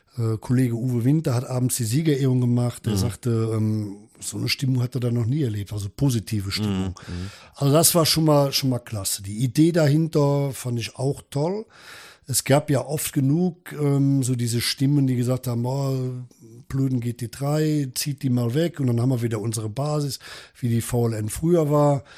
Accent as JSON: {"language": "German", "town": "Wimbach", "country": "Germany", "said": "ja, ich komme aus Wimbach wohlgemerkt."}